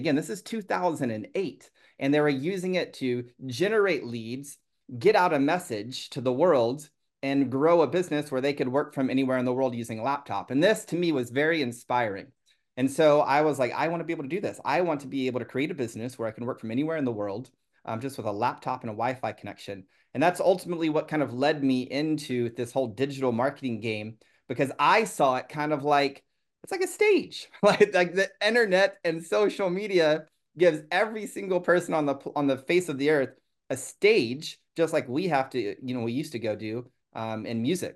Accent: Texas, United States; Where I come from here in Texas, I just welcome everybody.

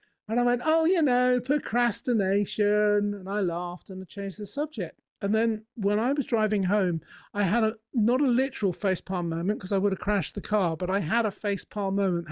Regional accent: England, United Kingdom; I'm from England, and he wasn't interested in remote workers at that time.

